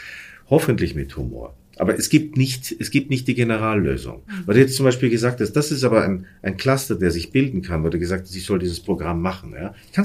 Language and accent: German; Burgenland, Austria; Ich würde als Burgenländer Panik schieben, wenn ich weiß, dass der Neusiedlersee quasi die Uferlinie um 6 Meter zurückgegangen ist.